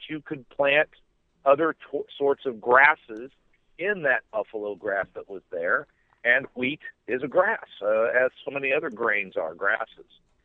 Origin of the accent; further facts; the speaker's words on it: Kansas, United States; I'm originally from Western Kansas. That's where I was born, and actually was started was grew up in a wheat farming family, and that's pretty much what my family does.